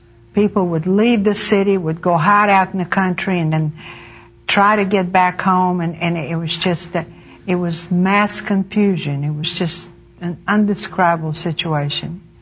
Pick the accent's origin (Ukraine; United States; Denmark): Ukraine; Odessa, Odesa Oblast; English is a second language; I was born in Odessa, Russia. I was an only child. The home I was raised was totally atheist home.